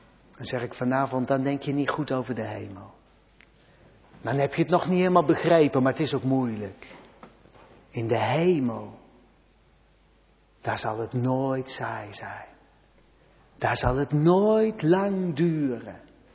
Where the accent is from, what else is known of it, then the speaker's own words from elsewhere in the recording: Randwijk, Gelderland, Netherlands; De buurt waar ik vandaan kom, Randwijk op de Dijk.